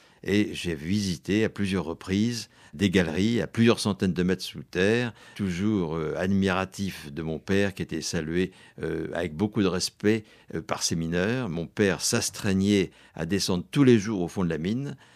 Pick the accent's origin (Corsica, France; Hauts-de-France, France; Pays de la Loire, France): Hauts-de-France, France; also born or lived in Paris; je suis reparti bien évidemment grandir dans le Nord-Pas-de-Calais, dans cette mine d'Hénaliétard que mon père dirigeait, c'était la fosse 7 à Dourges